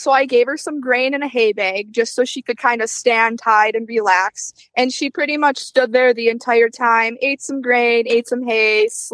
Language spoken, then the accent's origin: English; Wisconsin, United States; Yeah, my little bit of my accent is coming out.